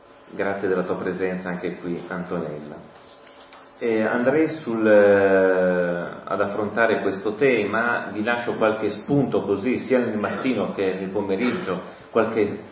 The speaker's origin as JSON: {"language": "Italian", "town": "Turin", "region": "Piedmont", "country": "Italy", "said": "io sono di Torino e quindi sono veramente contento di essere presente anche in questa comunità"}